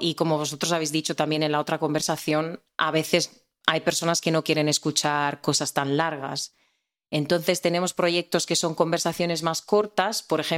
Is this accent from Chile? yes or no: no; Murcia, Region of Murcia, Spain; Bueno, pues yo soy de Murcia, es una ciudad que está al sureste de España.